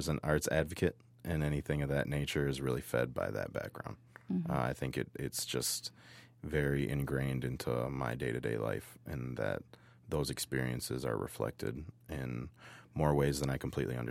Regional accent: Wisconsin, United States; I am an Oneida tribal member. Mm-hmm. I was born and raised on the Oneida Nation Reservation.

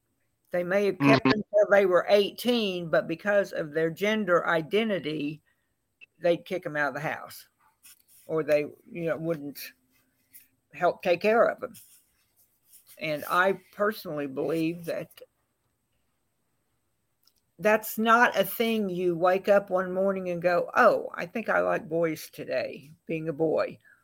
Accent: Tulsa, Oklahoma, United States; growing up in Tulsa

